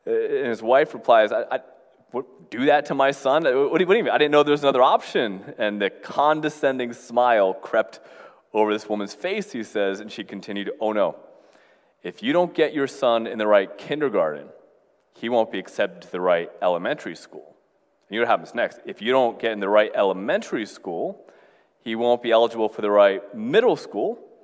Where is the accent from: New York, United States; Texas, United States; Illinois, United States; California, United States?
New York, United States; I am from New York. Aside from going to school for a little bit, I think I've lived within the FM broadcast radius of the Empire State Building for, aside from a couple years in school again, for almost all my life.